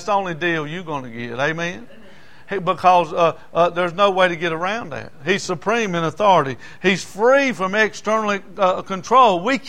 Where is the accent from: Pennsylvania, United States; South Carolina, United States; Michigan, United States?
South Carolina, United States; Lancaster; because I grew up in Lancaster, South Carolina, and went to school down there.